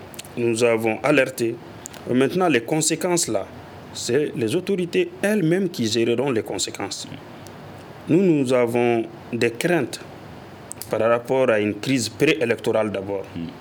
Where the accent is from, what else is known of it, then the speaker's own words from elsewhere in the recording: Mali; nous sommes des Maliens d'abord